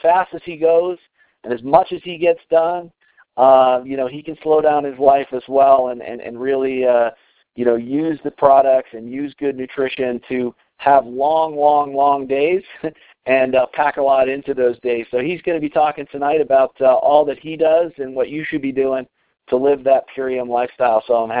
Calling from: Colorado, United States; I'm calling in from Colorado tonight

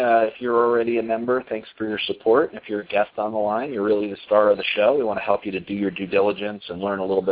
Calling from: Colorado, United States; I'm calling in from Colorado.

